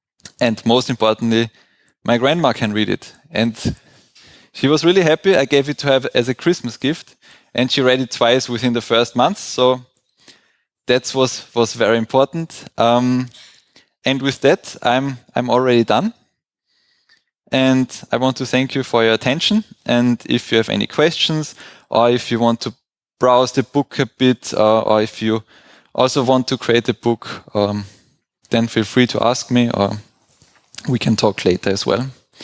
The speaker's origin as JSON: {"language": "English", "town": "Graz", "region": "Styria", "country": "Austria", "said": "I am from Graz, so I figured out that the ÖH Service Center, you can print your diploma thesis there"}